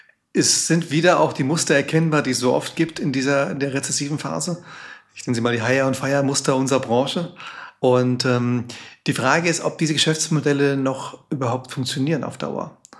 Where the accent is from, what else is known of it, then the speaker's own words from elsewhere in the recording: Frankfurt am Main, Hesse, Germany; born there; 44 Jahre jung, bin gebürtiger Frankfurter, gelernter Betriebswirt